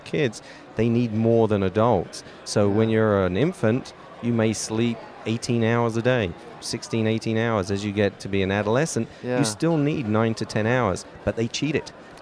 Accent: London, United Kingdom; Originally, I'm from Britain, London.

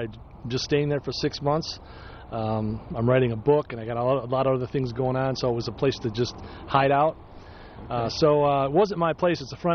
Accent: Detroit, Michigan, United States; now in Orlando, United States; Well, I'm from Detroit.

